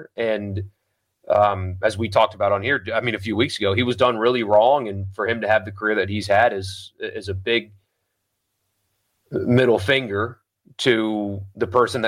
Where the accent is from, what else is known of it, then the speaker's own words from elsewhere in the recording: South Carolina, United States; Growing up in South Carolina, maybe it's just a South Carolina thing or what, I don't know, but spring break was not a big deal where I grew up.